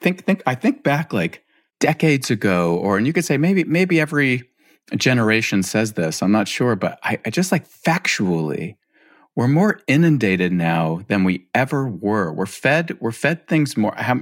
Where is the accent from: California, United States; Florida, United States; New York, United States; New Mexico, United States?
California, United States; Los Angeles; I grew up in Los Angeles and I moved to Northern California for a while.